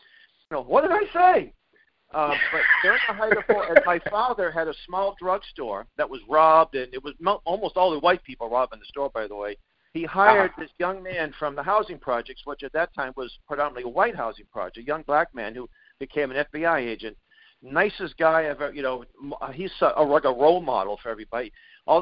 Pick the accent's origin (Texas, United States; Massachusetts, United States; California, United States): Massachusetts, United States; Boston; I mean, I grew up in Boston. I grew up in a – we lived in an apartment with rats.